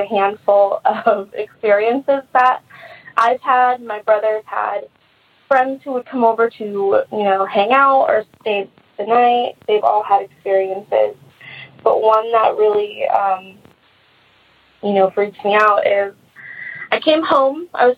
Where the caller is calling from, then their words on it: California, United States; I'm calling from Southern California. My story is about the house that I grew up in.